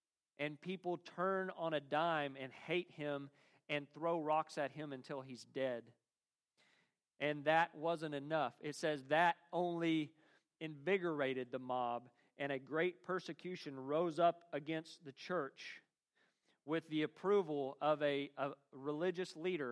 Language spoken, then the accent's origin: English; Oklahoma, United States; now in Kentucky, United States; I grew up in Oklahoma, where if you take a 5-minute stroll through the woods, you're going to be spending the next 45 minutes picking ticks off you.